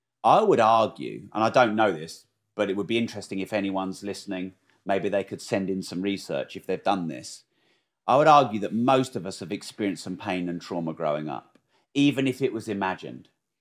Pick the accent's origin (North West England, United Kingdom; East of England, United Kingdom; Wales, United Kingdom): East of England, United Kingdom; Peterborough; also born or lived in Newmarket / Bury St Edmunds / Cambridge; Peterborough probably is my home, even though I wasn't born there. Because I was born in Newmarket, but didn't live there very long. And then Bury St Edmunds didn't live there very long.